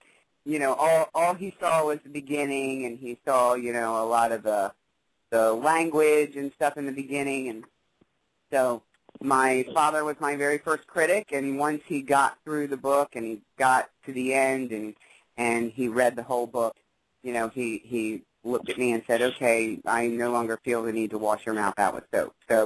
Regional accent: Delaware, United States; Well, I am from Delaware. I was born and raised here.

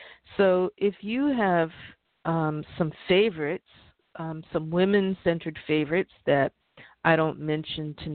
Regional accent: New York City, New York, United States; but I grew up in New York City and I'm a product of single sex education

